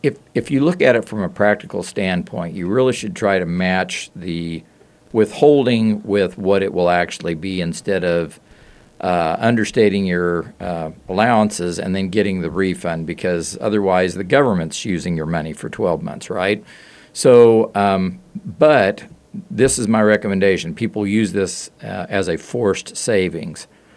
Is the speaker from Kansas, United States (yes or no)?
yes; Kansas, United States; you know, we've seen a lot of rural communities in Kansas just almost disappear. My hometown, and Dave and I have talked about Ramona before and Elmo and the small towns.